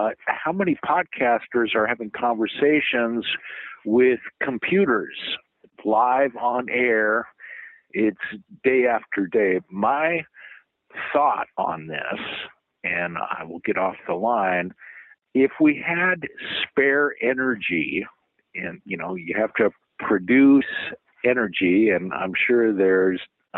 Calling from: United States; in Washington.

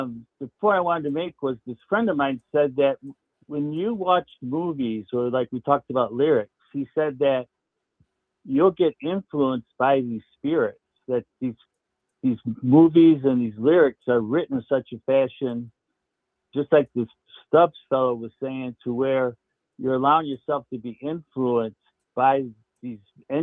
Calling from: Florida, United States; from Florida.

